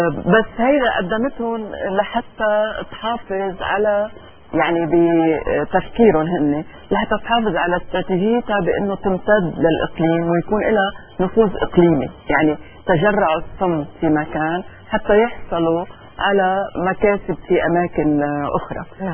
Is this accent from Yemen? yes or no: no; Lebanon; نحن كلبنانيين وكعرب وكسوريين وكعرب بشكل عام